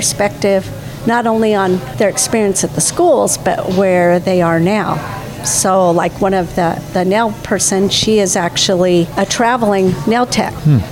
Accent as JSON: {"language": "English", "town": "Ilwaco", "region": "Washington", "country": "United States", "tie": "born or raised there", "said": "I grew up in Elwaco."}